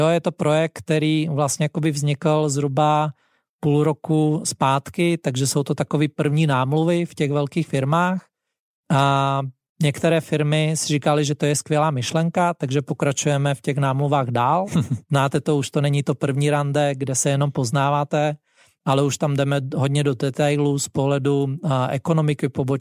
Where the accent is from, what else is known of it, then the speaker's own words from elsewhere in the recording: Slovakia; now in Czech Republic; Já samozřejmě díky tomu, že jsem ze Slovenska, tak ty cesty jsem si musel hledat trošku jinak, protože nestudoval jsem tady střední školu, nemám tady rodinu